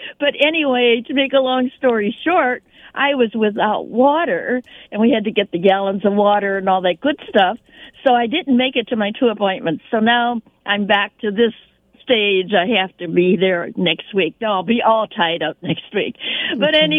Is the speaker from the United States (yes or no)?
yes; Midlothian, United States; You know, I was born and raised in Midlothian, a little suburb.